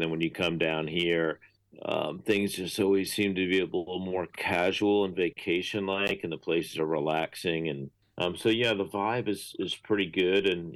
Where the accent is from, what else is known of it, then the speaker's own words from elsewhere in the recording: United States; Yeah, I mean, as an American, if you want to avoid, like, the perils of assault weapon ownership